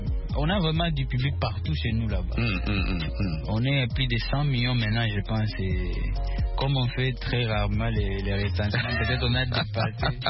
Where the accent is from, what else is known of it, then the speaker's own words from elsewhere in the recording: Goma, North Kivu, DR Congo; chez moi à Goma, obligatoirement, j'ai un gros projet peut-être pour l'année prochaine